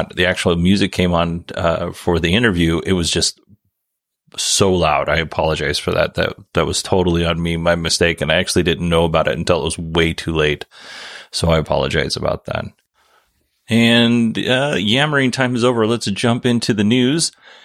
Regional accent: Alaska, United States; we didn't receive mail by airplane where I grew up. I grew up on the Kenai Peninsula, which is downright cosmopolitan compared to some of the bush areas where people live.

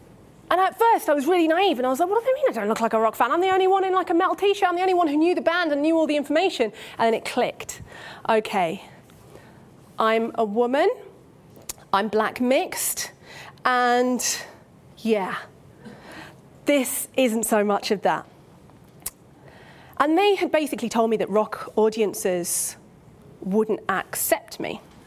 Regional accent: Uganda; I spent my puberty years growing up in Uganda, in East Africa.

